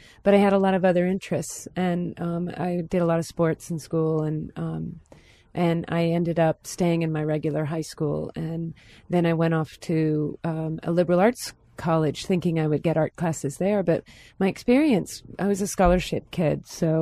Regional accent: Rockville, Maryland, United States; I grew up in the suburbs of D.C. It was a little town called Rockville, Maryland. It had about 10,000 people when my family moved there.

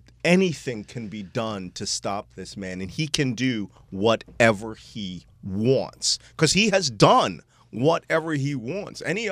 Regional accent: Philadelphia, Pennsylvania, United States; I'm from Philadelphia, strict constitutionalist.

